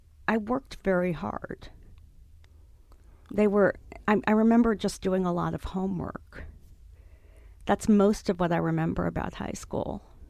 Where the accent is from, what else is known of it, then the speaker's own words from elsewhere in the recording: New York City, New York, United States; I am a fifth generation Manhattanite.